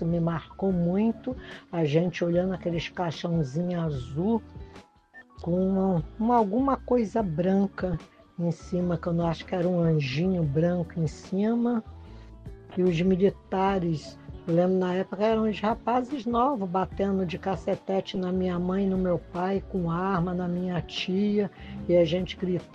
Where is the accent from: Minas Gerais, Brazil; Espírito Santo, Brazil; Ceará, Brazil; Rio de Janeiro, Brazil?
Rio de Janeiro, Brazil; Niterói; Tenho 66 anos. Nasci em 21/4/1959, portanto, 66 anos. Resido em Niterói, centro de Niterói. Morei em São Francisco durante a minha vida toda, desde os 5 anos que eu vim do Rio. Vivi no Cubango durante 3 anos